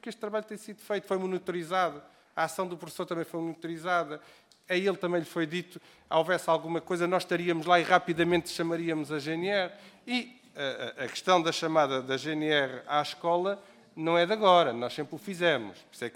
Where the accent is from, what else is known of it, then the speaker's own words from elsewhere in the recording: Vila Franca de Xira, Lisbon, Portugal; Posso lhe dizer, eu sou de Vila Franca de Xira, e nas minhas duas escolas secundárias, há 30 e tal anos atrás